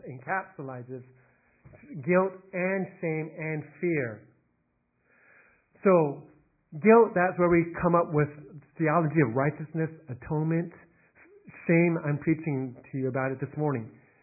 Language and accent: English; United States; I am Chinese American.